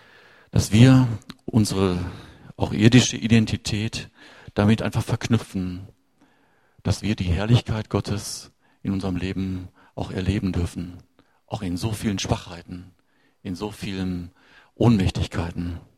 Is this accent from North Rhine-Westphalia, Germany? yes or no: yes; Essen, North Rhine-Westphalia, Germany; In meiner Heimatstadt in Essen sind im Jahr 2009 22 Kirchen und Gemeinden geschlossen worden.